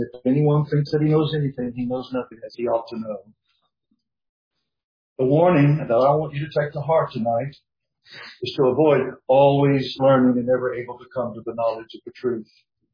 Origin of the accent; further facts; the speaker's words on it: the Ozarks, United States; I grew up in the Ozarks, forgive me. But there we would say he was a spitting image of his Father.